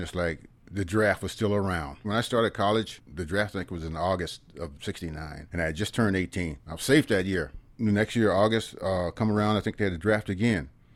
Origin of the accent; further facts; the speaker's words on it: Fresno, California, United States; But as a black person growing up in West Fresno, when you got a new pair of shoes, which you earned